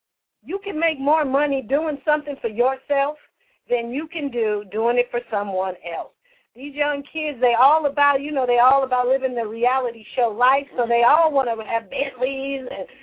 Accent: United States; I look at our country now and I'm ashamed of being an American.

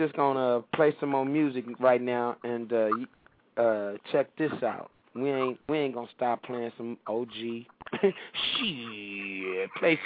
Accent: Tulsa, Oklahoma, United States; I'm from Tulsa, so, you know, once again, another shout out to T-Town

